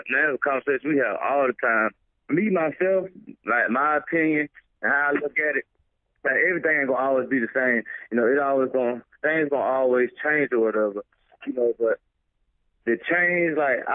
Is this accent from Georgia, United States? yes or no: yes; Georgia, United States; As soon as I start talking, they be like, you ain't from here. Where are you from? And I be like, I'm from Georgia.